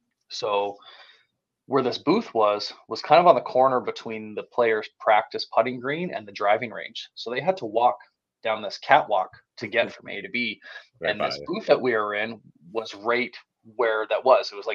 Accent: Calgary, Alberta, Canada; So I'm from Canada. I'm from Calgary, Canada.

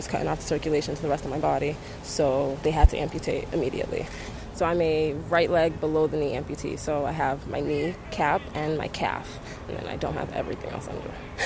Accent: Randolph, Massachusetts, United States; I'm from Randolph, Massachusetts

